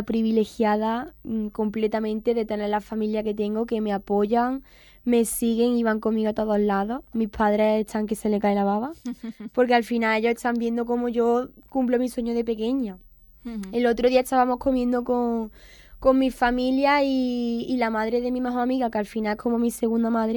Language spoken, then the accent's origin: Spanish; Antequera, Andalusia, Spain; yo llevo a Antequera por bandera porque al final la tierra que me ha visto crecer. aquí están mis raíces